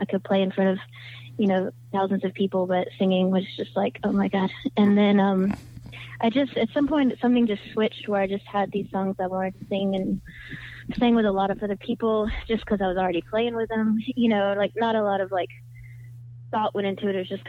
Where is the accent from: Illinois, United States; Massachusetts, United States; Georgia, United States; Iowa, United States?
Georgia, United States; Athens; Oh, my home state, which is Georgia.